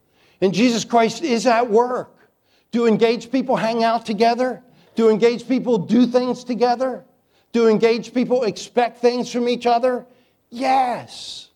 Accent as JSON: {"language": "English", "region": "Chesapeake Bay", "country": "United States", "tie": "born or raised there", "said": "Except I grew up on the Chesapeake Bay, and they take the biblical expression, red at night, sailor's delight, red in morning, sailor's warning."}